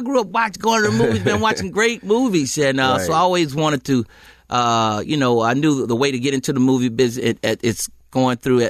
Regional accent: Decatur, Georgia, United States; I'm from Atlanta, Decatur.

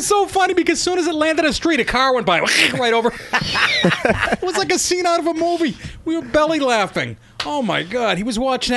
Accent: Russia; English is a second language; No, I'm from Russia.

